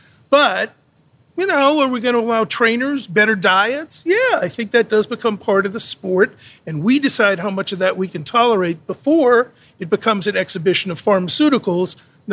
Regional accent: Boston, Massachusetts, United States; I'm from Boston. We call him a jerk.

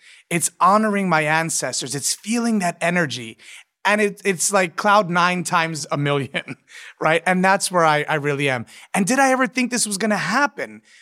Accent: New York City, New York, United States; I'm a born New Yorker, born and raised

